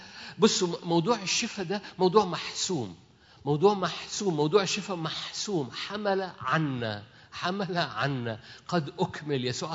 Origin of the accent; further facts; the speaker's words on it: Minya, Minya Governorate, Egypt; بس انا من المنيا، عيلتي من المنيا، … من المنيا، اللي عند الكوبري، عند كوبري المنيا القديم. فانا اصلا منياوي،